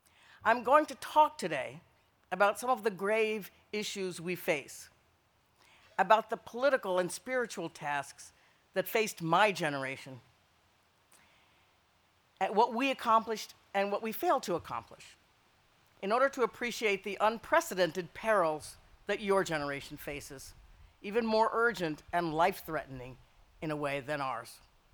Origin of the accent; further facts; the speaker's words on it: Miami, Florida, United States; I was born in Miami, Florida, and I attended segregated schools there, entirely segregated schools.